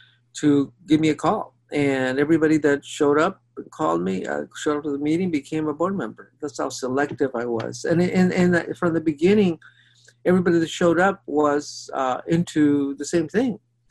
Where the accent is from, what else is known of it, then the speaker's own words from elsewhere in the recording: Healdsburg, California, United States; So that was the culture I grew up in poverty in Healdsburg, California, which is now considered part of the Bay Area.